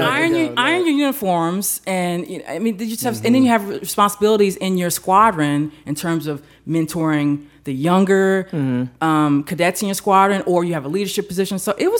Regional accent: New York, United States; So I'm originally from New York. Mm-hmm. People don't always hear it in my voice, but it's there occasionally when if I get angry, it'll come out.

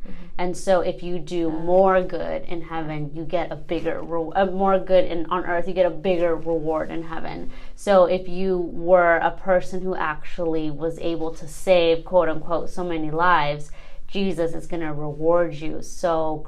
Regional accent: Mexico; I'm from Mexico

